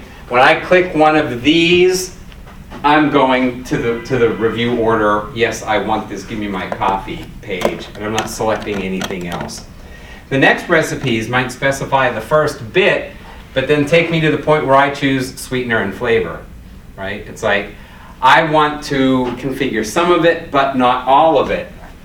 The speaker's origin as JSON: {"language": "English", "town": "New Orleans", "region": "Louisiana", "country": "United States", "said": "I'm from New Orleans, half coffee, half hot milk"}